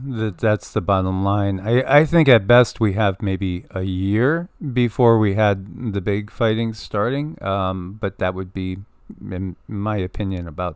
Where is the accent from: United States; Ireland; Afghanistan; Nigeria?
United States; Connecticut; in my home state of Connecticut